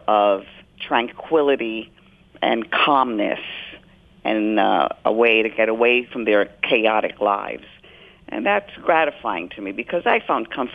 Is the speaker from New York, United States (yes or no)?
yes; New York, United States; I was raised in the South Bronx in the mid-50s, and I watched hours and hours of television and never saw anybody who looked like me or lived in the same kind of neighborhood that I lived in.